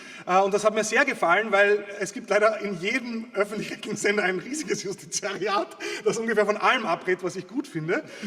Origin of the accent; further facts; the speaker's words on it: Austria; now in Berlin, Germany; Als Österreicher